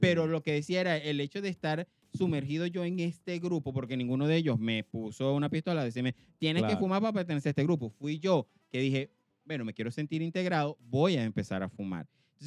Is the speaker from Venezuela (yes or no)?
yes; Venezuela; moved away; Salimos de Venezuela para mejorar.